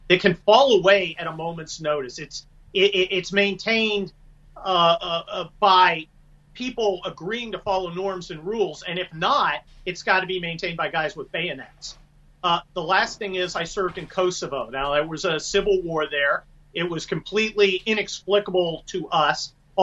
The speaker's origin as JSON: {"language": "English", "town": "Chambersburg", "region": "Pennsylvania", "country": "United States", "said": "I am from Pennsylvania, or at least my family is, Chambersburg, burned down by the Confederates."}